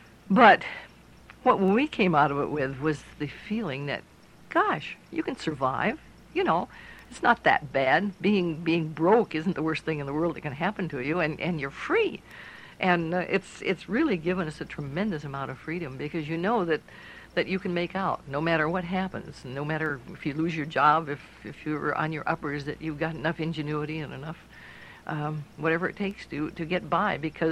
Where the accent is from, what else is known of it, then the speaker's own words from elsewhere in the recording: Arlington, Washington, United States; Well, I was born in Arlington, Washington, in the most beautiful county in Washington State, Snohomish County. It's about 50 miles or a little better north of Seattle. It's right in the foothills of the Cascades, and I lived there until I was about 13